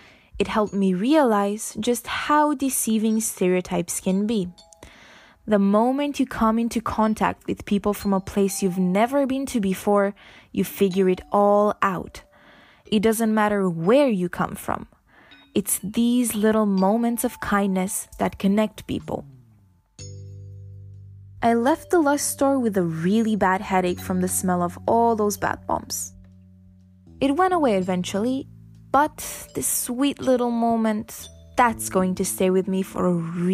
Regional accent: Romania; "I'm from Romania," I told him.

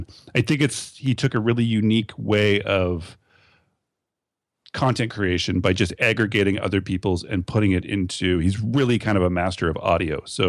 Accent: Canada; And I'm Canadian, so this fair use thing is different

